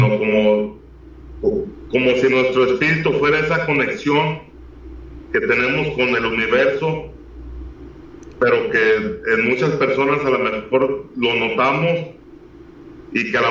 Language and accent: Spanish; Mexico; yo cuando yo hice la primera comunión en la iglesia católica y todas estas cosas, como buen mexicano